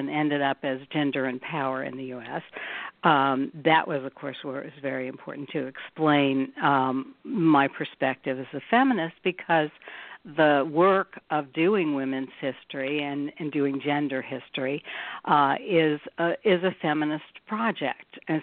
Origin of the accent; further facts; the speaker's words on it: Kansas City, Missouri, United States; I grew up in Kansas City, Missouri, in a Jewish family